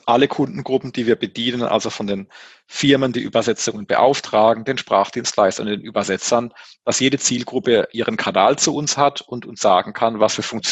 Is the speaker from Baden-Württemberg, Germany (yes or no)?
yes; Baden-Württemberg, Germany; als Badener